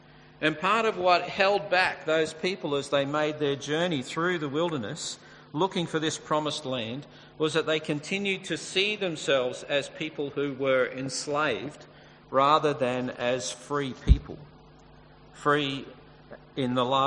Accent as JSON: {"language": "English", "town": "Sydney", "region": "New South Wales", "country": "Australia", "tie": "born or raised there", "lives_now": "Brisbane, Australia", "said": "But I grew up in Sydney, and my first job was with a company"}